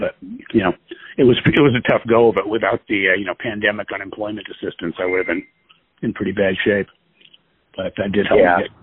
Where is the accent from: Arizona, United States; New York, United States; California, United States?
California, United States; San Francisco; So I left and came back to San Francisco, which is my hometown, and my mom was getting old, too, so it was a good thing that I came back.